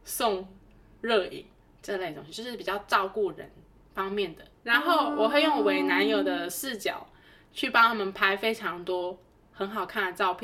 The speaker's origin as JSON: {"language": "Chinese", "country": "Taiwan", "said": "我们都是台湾的同学"}